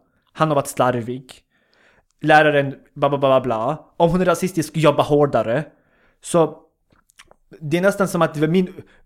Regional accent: Sweden; born there; Jag är fortfarande stolt svensk. Jag är född i Sverige. Jag är lika stolt över min invandrarbakgrund.

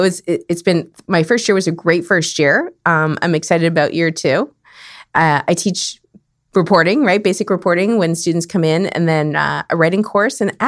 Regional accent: Winnipeg, Manitoba, Canada; So really, well, I grew up in Winnipeg, the north end of Winnipeg.

